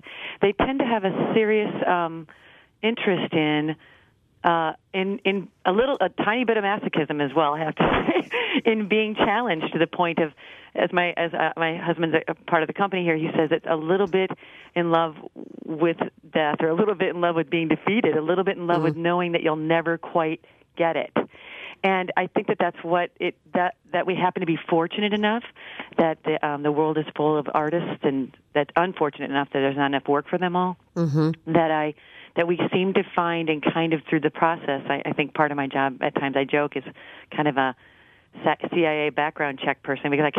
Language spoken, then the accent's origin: English; Iowa, United States; I'm from Iowa. I know nowhere.